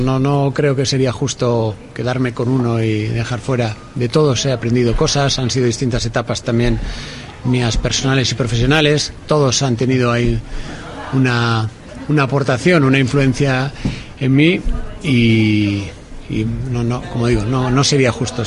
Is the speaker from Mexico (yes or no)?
no; Vitoria-Gasteiz, Basque Country, Spain; Yo soy de Vitoria